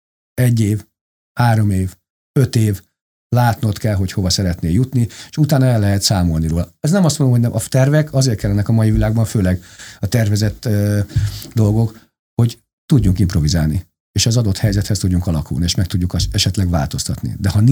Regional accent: Hungary; én igazi magyar fiú vagyok, ezt ki kell, hogy mondjam, nincs mese. És szeretek itt élni, szeretem ezt az országot

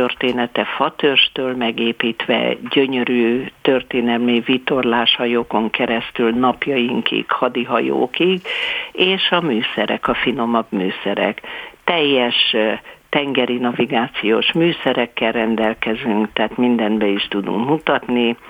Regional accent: Budapest, Hungary; born there; Budapesten szolgálati lakást, úgyhogy mi már a bátyámmal ott születtünk.

